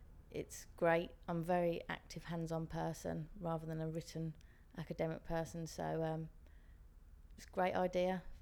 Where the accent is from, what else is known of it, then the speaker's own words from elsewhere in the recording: Birmingham, West Midlands, United Kingdom; now in London, United Kingdom; I'm 24 years old. I currently live in London. I'm originally from Birmingham.